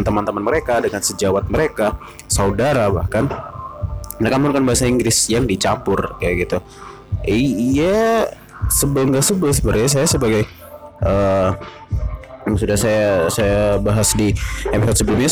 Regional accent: Java, Indonesia; saya orang Jawa, saya lahir di Jawa, besar juga

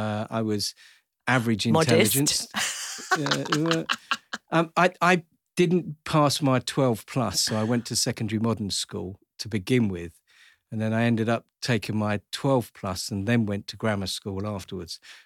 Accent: King's Lynn, East of England, United Kingdom; I grew up just outside King's Lynn in Norfolk. I'm another hick from the sticks.

